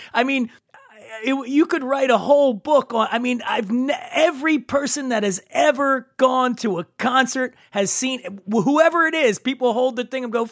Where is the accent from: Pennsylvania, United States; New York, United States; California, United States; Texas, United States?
Pennsylvania, United States; Philadelphia; I'm from Philly. I'm a big Eagles fan.